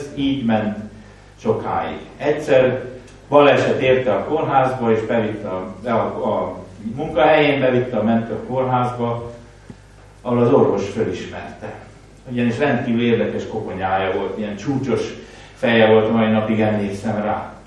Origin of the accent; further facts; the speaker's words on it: Nyáregyháza, Pest, Hungary; én egy Dél-Pest megyei faluban, nyáregyházán nőttem föl, oda köt a gyerekkor egészen sokáig. Ott jártam iskolába